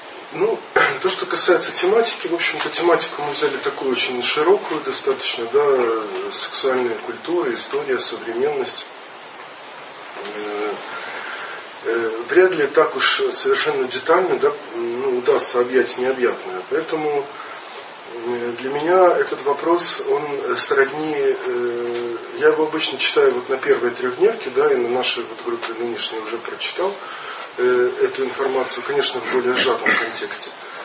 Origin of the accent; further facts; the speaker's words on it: Odesa, Odesa Oblast, Ukraine; я родился и живу в Одессе.